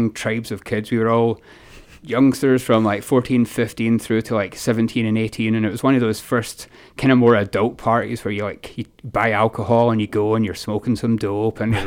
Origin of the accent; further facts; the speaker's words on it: Glasgow, Scotland, United Kingdom; It was a year that I turned 16, in the January of 16. I come from Glasgow